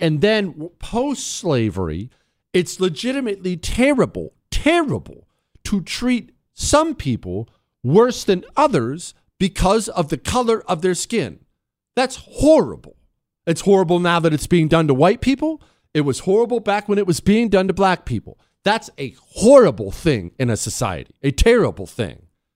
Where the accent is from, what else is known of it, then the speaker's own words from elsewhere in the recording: Montana, United States; You know, I grew up in Montana, so that was what we always did.